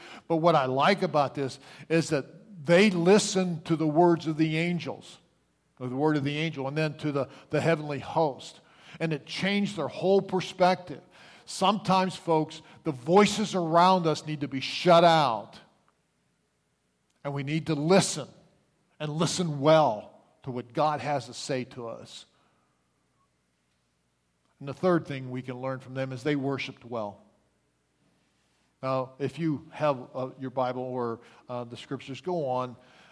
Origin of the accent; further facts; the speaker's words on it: Pittsburgh, Pennsylvania, United States; I'm from Pittsburgh. We didn't say the word yonder.